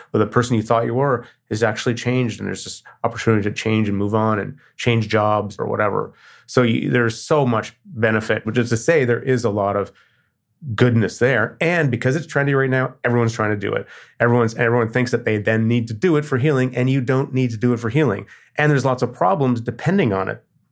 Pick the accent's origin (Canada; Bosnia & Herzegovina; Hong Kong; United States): Canada; I'm Canadian.